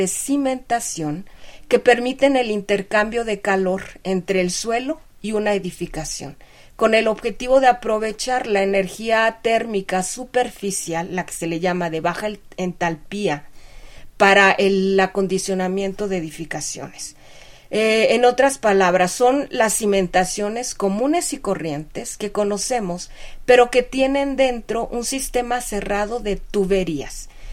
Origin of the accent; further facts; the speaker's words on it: Veracruz, Mexico; now in Mexico City, Mexico; Yo soy veracruzana, llegué a la Ciudad de México a estudiar estudios de posgrado